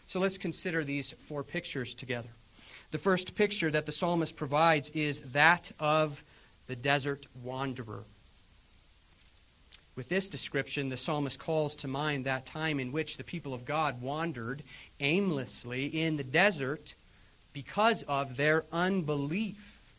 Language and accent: English; Colorado, United States; Again, I grew up here in Colorado